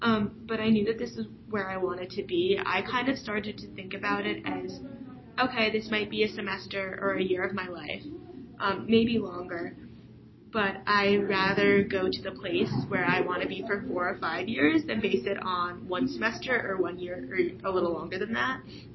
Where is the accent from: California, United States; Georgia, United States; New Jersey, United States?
New Jersey, United States; I'm from Bergen County, New Jersey, which is about, 15 minutes from New York City.